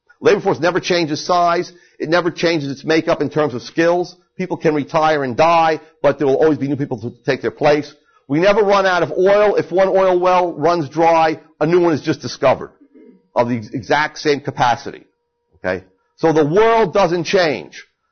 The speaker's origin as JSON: {"language": "English", "region": "New Jersey", "country": "United States", "said": "ignore the fact that my name ends in a vowel and I come from New Jersey."}